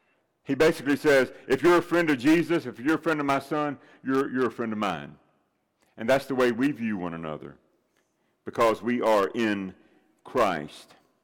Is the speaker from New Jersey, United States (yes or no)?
no; Nashville, Tennessee, United States; January the 2nd, 1938, Nashville, Tennessee. That's my hometown.